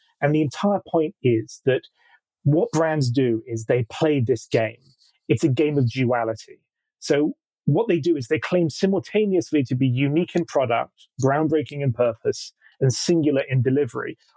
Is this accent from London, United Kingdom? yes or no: yes; London, United Kingdom; born there; Okay, so I was born in London.